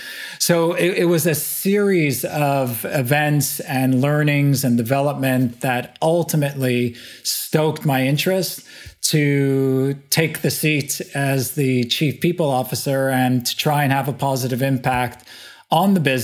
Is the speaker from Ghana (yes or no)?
no; Montreal, Quebec, Canada; moved away; born and bred in Montreal in Canada, always aspired to kind of build my life outside of the community that I grew up in, left Canada in 1992 and kind of haven't been back since.